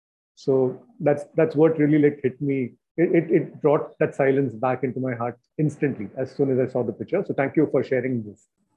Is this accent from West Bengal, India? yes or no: no; Mumbai, Maharashtra, India; So I think as a child growing up in Bombay